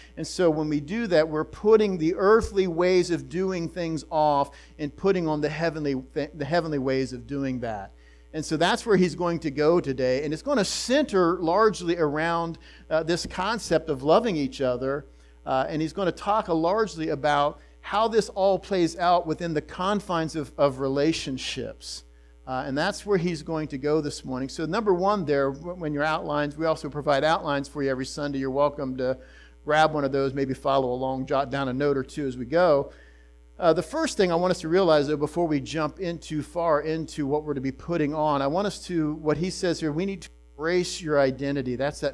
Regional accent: Ohio, United States; And, you know, I grew up here in Ohio golfing

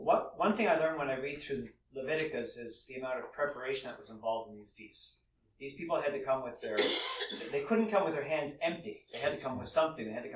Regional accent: Canada; I'm a Canadian, so Canadian Thanksgiving is somewhat important.

